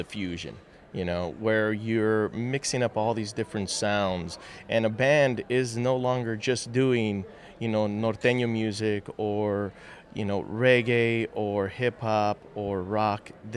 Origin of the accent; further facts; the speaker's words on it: Mexico; now in United States; that 60s and 70s vibe growing up in Mexico